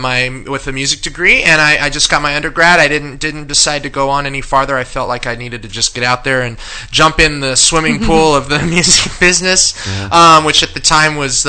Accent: Oregon, United States; now in Los Angeles, United States; No, I grew up in Oregon.

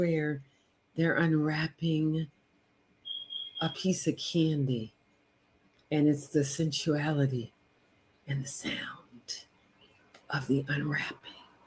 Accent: Texas, United States; I grew up in Texas around my brothers and my sisters.

